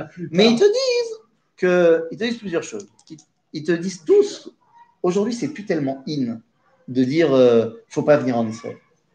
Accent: France; Je veux dire, nous, on a grandi en France.

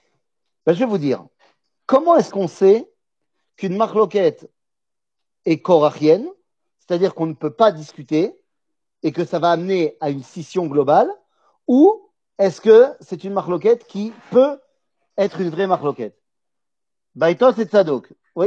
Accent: Metz, Grand Est, France; moved away; la communauté israélite de Metz. Ma communauté mère de là d'où je viens, là-bas en France.

